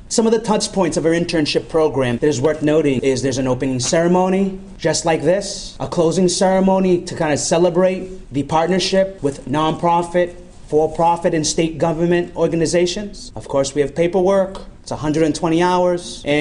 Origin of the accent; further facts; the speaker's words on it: Somerville, Massachusetts, United States; So I'm an individual who lost my vision when I was about 16 years old, born and raised in Somerville, Massachusetts, grew up in the public school systems